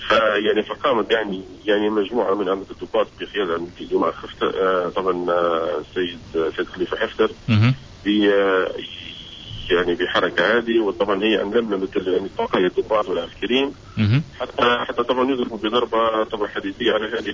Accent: Libya; ككلنا كليبيين وكليبيين يعني ككل طبعا ندعم عندك الحركة هذه

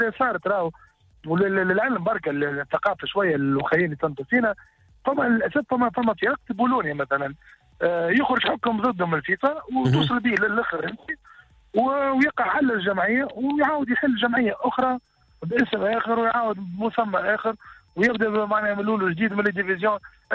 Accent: Tunisia; هذا المشكلة عندنا في تونس، حتى حد ما يتعامل مع عقود اللاعبين ومع الديون والشكاوى بمسؤوليه

